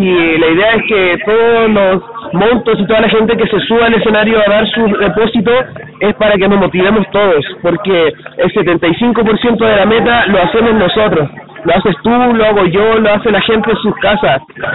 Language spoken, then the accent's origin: Spanish; Iquique, Tarapacá, Chile; así que arriba Iquique, arriba mi tierra campeones